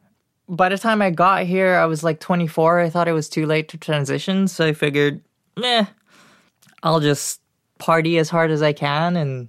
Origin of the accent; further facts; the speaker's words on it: Singapore; moved away as an adult; now in United States; I was born in Singapore.